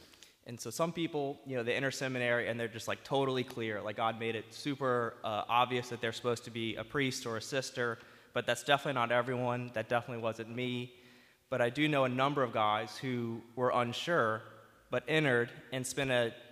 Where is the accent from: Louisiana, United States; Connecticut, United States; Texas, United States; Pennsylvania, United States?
Louisiana, United States; Metairie; I grew up in Metairie. I went to Jesuit High School, and I graduated in 2011.